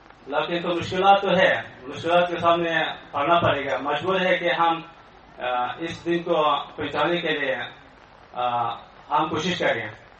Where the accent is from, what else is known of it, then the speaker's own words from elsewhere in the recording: Takhar, Afghanistan; Urdu is a second language; میرا تعلق افغانستان سے ہے، صوبہ تخار.